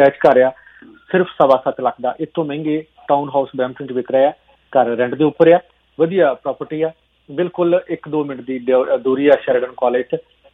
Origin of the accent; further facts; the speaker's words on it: Chheena, Punjab, India; ਮੇਰਾ ਪਿੰਡ ਛੀਨਾ ਹੈ ਅੰਮ੍ਰਿਤਸਰ 'ਚ